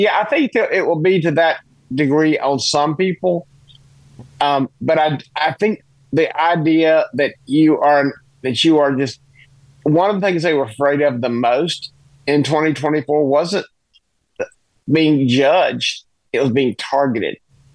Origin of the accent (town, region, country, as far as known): South Carolina, United States; born or raised there